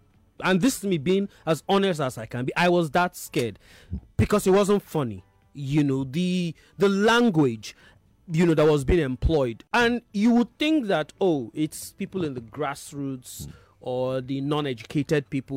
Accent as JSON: {"language": "English", "region": "Imo", "country": "Nigeria", "tie": "born or raised there", "also_born_or_lived": "Lagos", "said": "He was transferred just before my third birthday to Imo State, so the family had to move to Imo State. And I literally grew up there, nursery, primary, secondary school."}